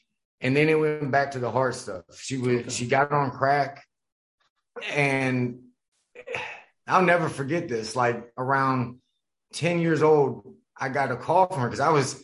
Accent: Stuarts Draft, Virginia, United States; Stuart Straff, Virginia.

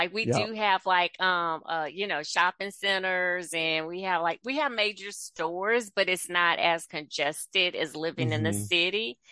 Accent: Baton Rouge, Louisiana, United States; I grew up in Baton Rouge, Louisiana.

